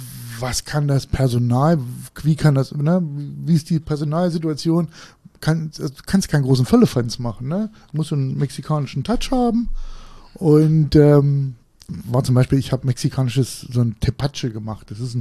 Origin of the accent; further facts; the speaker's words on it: Harz, Germany; Ja, ich komme aus dem Harz